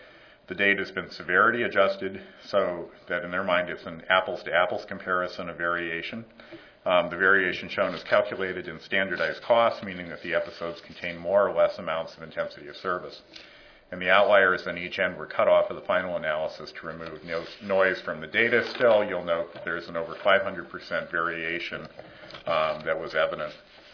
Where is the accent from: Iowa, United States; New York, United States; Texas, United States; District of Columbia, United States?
Iowa, United States; I grew up in Iowa, so I always love the optimism of people from Wisconsin.